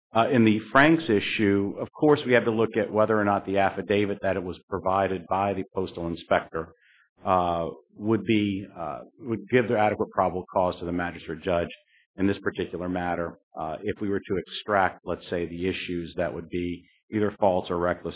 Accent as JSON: {"language": "English", "town": "Norfolk", "region": "Virginia", "country": "United States", "said": "I'm from Norfolk, Virginia."}